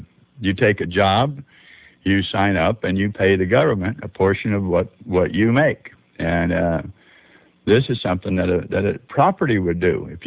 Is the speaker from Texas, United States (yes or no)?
no; Arizona, United States; also born or lived in California; I was raised back in Arizona, although I'm a native Californian. I was raised back in Arizona where we had nothing but miles and miles